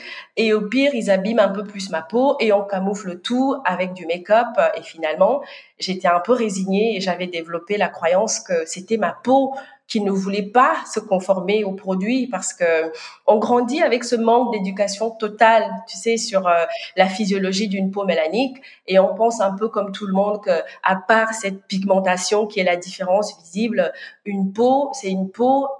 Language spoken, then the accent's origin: French; Normandy, France; Donc moi, j'ai grandi en Basse-Normandie, dans l'Orne